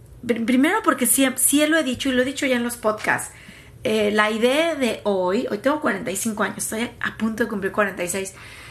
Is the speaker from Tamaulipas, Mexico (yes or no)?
yes; Tampico, Tamaulipas, Mexico; also born or lived in Mexico City / California; now in Dallas, United States; ¿de dónde eres … ? Podría decir, soy de Tampico, soy de la Ciudad de México y soy de Dallas, ¿no? Del área metropolitana de Dallas, aunque viví un pedacito en California. De ahí soy.